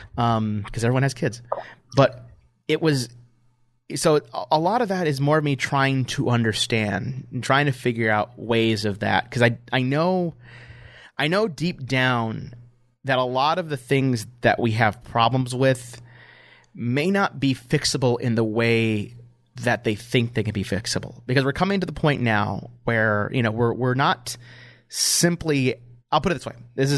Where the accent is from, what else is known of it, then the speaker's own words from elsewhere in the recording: Grand Blanc, Michigan, United States; also born or lived in Flint; yeah, I was born in Flint. I grew up in Grand Blanc. Like, I grew up in that area.